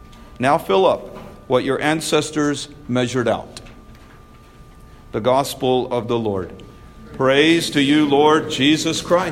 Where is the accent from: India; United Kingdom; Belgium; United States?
India; It seemed like everything about my home country and my home culture from India embarrassed me.